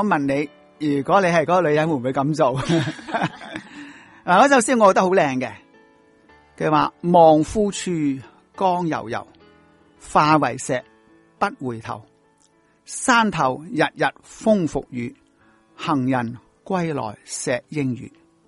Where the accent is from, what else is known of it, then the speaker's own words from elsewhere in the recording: China; 我们中国人很多时候讲孝感动天